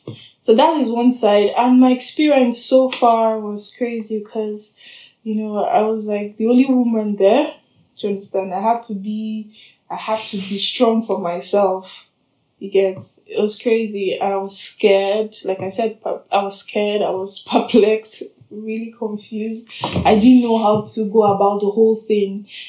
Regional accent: Nigeria; I'm a Nigerian, proud Nigerian woman, black woman from the south, southern part of Nigeria.

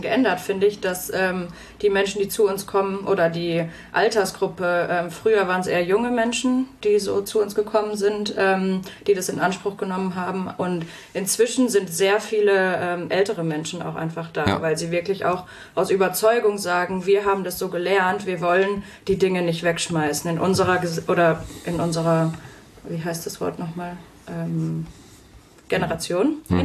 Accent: North Rhine-Westphalia, Germany; moved away as an adult; now in Fulda, Germany; Also ich bin aufgewachsen im Ruhrgebiet, war total begeistert dort, so als Jugendliche

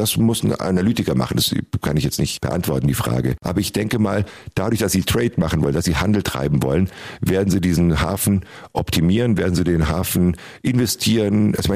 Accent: West Germany, Germany; Also ich bin im Westen aufgewachsen

